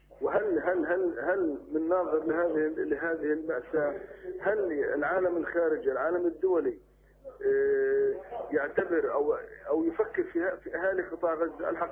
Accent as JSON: {"language": "Arabic", "country": "Palestine", "said": "ولكن أيضا بإمكاننا نحن كفلسطينيين أن نقدم بعض الحلول"}